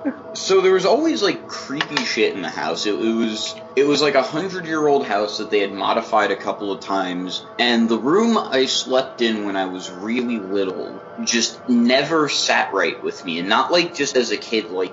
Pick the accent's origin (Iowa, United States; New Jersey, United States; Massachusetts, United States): New Jersey, United States; Cliffside Park; The house I grew up in, I grew up in Cliffside Park, New Jersey. It's right outside New York City.